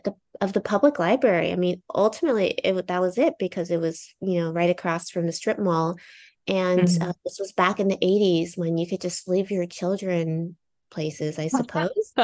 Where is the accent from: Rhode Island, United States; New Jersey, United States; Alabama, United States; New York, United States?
New Jersey, United States; now in Seattle, United States; So I grew up on the Jersey Shore. So I do miss Jersey quite a bit. I'm in Seattle right now. And I've been in Seattle for a chunk of time. But yeah, I grew up in New Jersey, in a little takeout restaurant, and it was a little strip mall